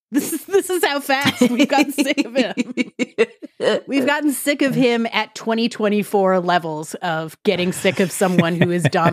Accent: Midwest, United States; Also, Dave, I'm from the Midwest

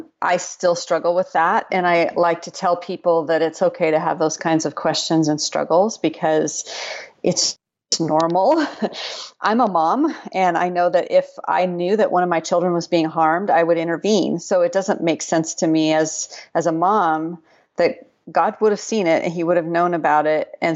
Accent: Pacific Northwest, United States; And the irony of the whole story is I'm from the Pacific Northwest.

